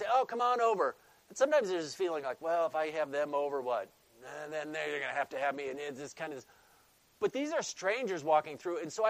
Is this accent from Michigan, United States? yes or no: yes; Michigan, United States; Oh, we're from Michigan.